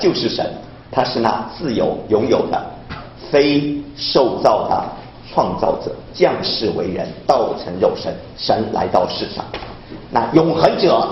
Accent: China

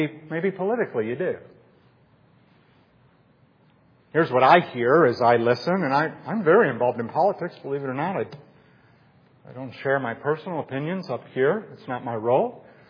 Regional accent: Scotland, United Kingdom; I came from Scotland, but most, a lot of you came from England.

